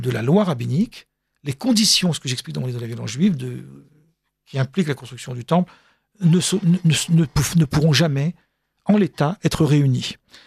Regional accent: France; born there; Je suis français, j'ai mes papiers sont français, je suis né en France. Bon, mes parents étaient de Tunisie, mais ils sont venus 10 ans avant ma naissance.

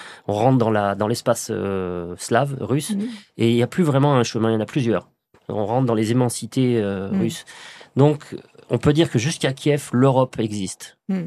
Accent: France; je suis français et donc les trois mers qui baignent la France, ben n'ont pas d'ambre

